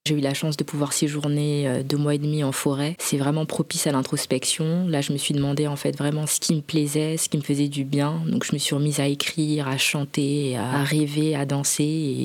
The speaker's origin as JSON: {"language": "French", "town": "Évry", "region": "Île-de-France", "country": "France", "tie": "born or raised there", "lives_now": "Nantes, France", "said": "j'ai 26 ans. J'ai grandi en fait à Évry dans le 91 en région parisienne et j'ai déménagé il y a peu de temps à Nantes à l'âge de 7 ans."}